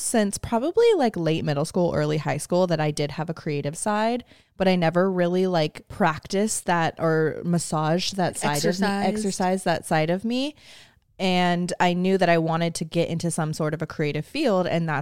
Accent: California, United States; I was born on September 8th, 1995, which makes me 28 years old. And baby, I was also born and raised in the Bay Area.

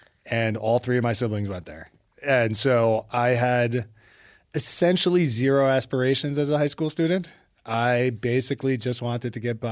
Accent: Brooklyn, New York, United States; I was born and raised in Brooklyn, so.

